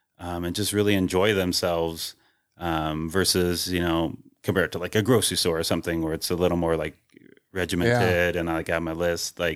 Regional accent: California, United States; Like I'm from California and I know those are two huge issues and they did like significant improvements in both of them.

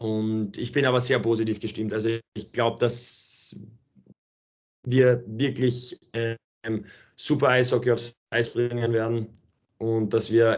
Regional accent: Graz, Styria, Austria; also born or lived in Salzburg; nach Graz, natürlich ist es auch einfach meine Heimat. Ich bin sehr froh darüber, dass ich jetzt nach doch 9 Jahren in Salzburg wieder nach Hause zu meiner Familie nach Graz kommen kann.

